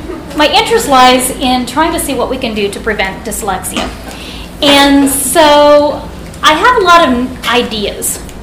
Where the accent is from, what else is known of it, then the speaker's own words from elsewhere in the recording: Whiteville, Tennessee, United States; I'm from Whiteville, Tennessee.